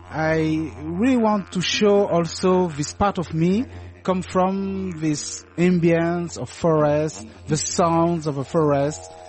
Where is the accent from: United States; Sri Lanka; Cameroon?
Cameroon; English is a second language; I grew up in Cameroon during my childhood, and my parents have a very nice house, very close for forests. It was at the end of the town.